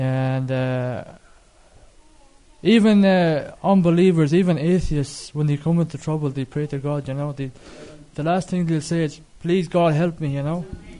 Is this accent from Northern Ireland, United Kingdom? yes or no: yes; Belfast, Northern Ireland, United Kingdom; now in Dublin, Ireland; I am originally from Belfast, Northern Ireland. I come from a really Catholic background.